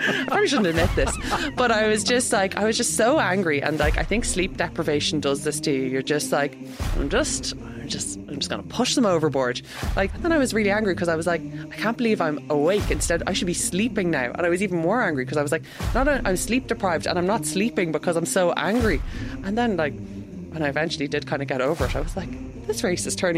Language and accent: English; Ireland; as an Irish person